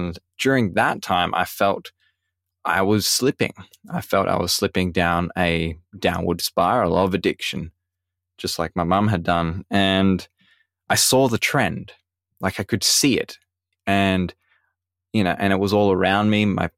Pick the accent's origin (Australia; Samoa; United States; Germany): Australia; So I'm calling in from Australia, and I grew up in a small town in Australia.